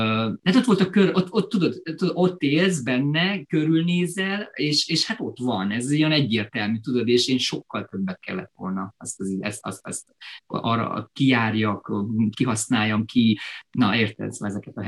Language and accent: Hungarian; Gheorgheni, Harghita, Romania; Hát Gyergyóban születtem, igen, Gyergyószent Miklóson. Nagyon-nagyon-nagyon szeretem azt a várost, még mindig, most is szeretem ezt a várost. 84-ben születtem, ott nőttem föl gyakorlatilag, ott végeztem az iskoláimat